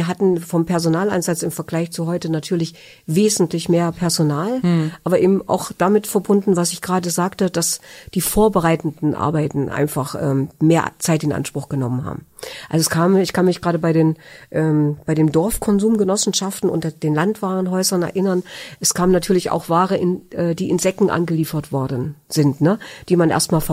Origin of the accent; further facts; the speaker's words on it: Germany; Ich bin ein Kind der DDR und bin in diesem Land groß geworden